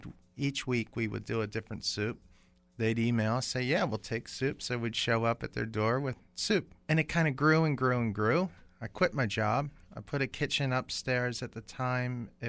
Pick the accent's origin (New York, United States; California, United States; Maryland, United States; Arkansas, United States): Maryland, United States; Baltimore; now in Kansas City, United States; I am originally from Baltimore. I've been in Kansas City for, I don't know, about maybe 15 years or so now.